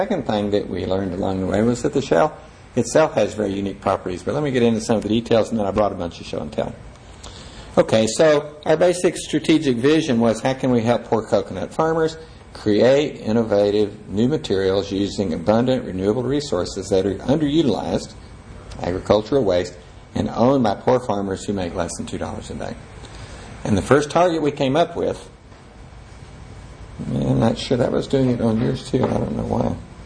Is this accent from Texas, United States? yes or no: yes; Corpus Christi, Texas, United States; I grew up in Corpus Christi, Texas. I never saw a coconut on a tree.